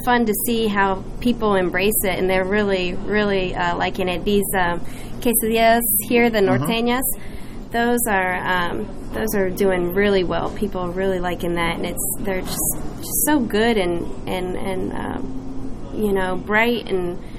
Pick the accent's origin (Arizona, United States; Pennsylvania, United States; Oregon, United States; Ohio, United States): Ohio, United States; now in Louisville, United States; No. I'm actually from Ohio.